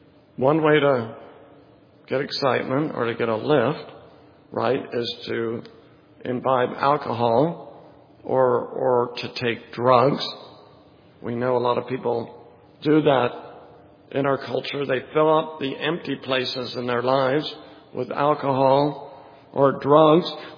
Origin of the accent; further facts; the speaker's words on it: Oregon, United States; I'm from Oregon